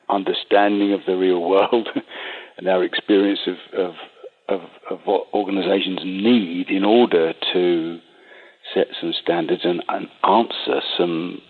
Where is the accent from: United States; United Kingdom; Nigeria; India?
United Kingdom; England; Well, I'm English.